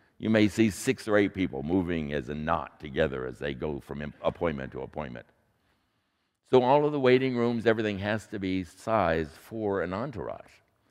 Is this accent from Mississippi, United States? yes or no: no; Indianapolis, Indiana, United States; I said, really? I grew up in Indianapolis, Indiana.